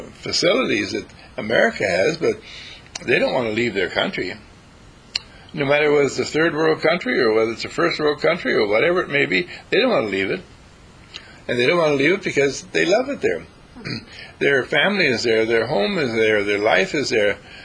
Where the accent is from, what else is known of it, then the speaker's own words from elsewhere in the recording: Wauwatosa, Wisconsin, United States; I was born in Milwaukee, and then before I was even one, we moved to Wauwatosa.